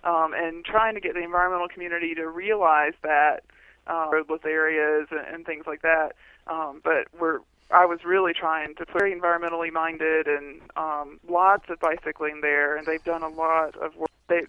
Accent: Missoula, Montana, United States; I came from Missoula, Montana, and there's just rain days all the time, but it's okay.

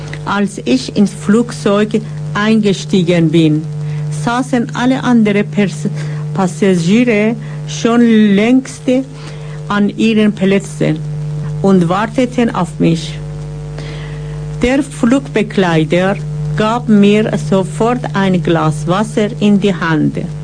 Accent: Tehran, Tehran Province, Iran; German is a second language; now in Germany; Ich bin vor 12 Jahren von Teheran nach Deutschland geflogen.

